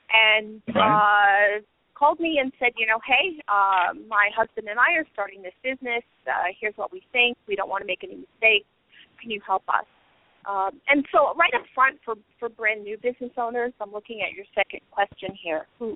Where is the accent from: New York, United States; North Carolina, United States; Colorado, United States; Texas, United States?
New York, United States; now in Connecticut, United States; But I am a New Yorker, a native New Yorker, so I made my way around the country and then back here to the East Coast in Connecticut.